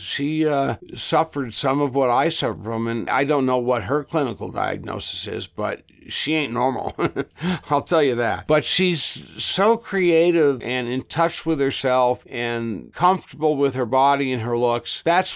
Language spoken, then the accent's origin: English; Los Angeles, California, United States; moved away as an adult; Well, I was born and raised and stayed in the Los Angeles area until I was just about 50.